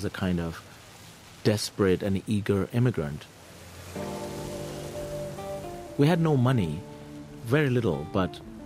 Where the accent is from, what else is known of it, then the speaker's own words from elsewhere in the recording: United States; And I'm American. America is in crisis at the moment.